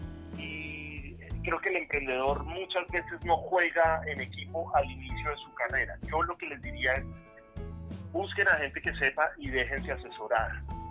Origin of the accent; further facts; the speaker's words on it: Bogotá, Colombia; Yo soy un empresario bogotano.